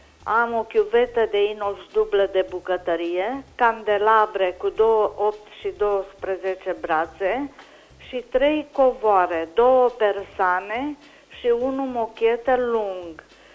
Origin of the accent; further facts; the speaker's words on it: Anina, Caraș-Severin, Romania; sunt din Anina